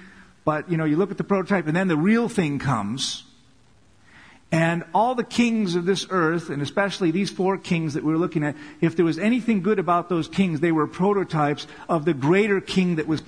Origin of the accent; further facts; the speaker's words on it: Buffalo, New York, United States; my hometown of Buffalo